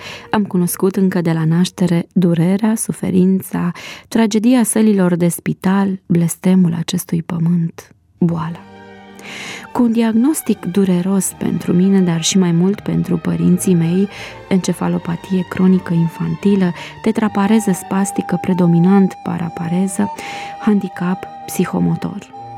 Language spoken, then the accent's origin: Romanian; Râșnov, Brașov County, Romania; și sunt din Râșnov, Brașov.